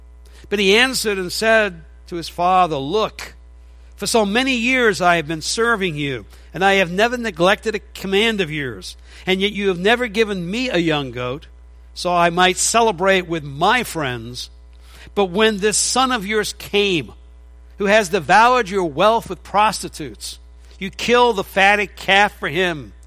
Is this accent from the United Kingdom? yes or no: yes; England, United Kingdom; now in United States; growing up in England